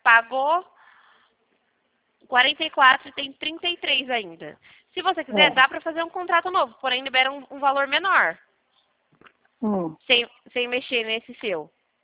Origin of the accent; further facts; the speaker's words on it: Rio Claro, São Paulo, Brazil; Eu sou de Rio Claro, tá?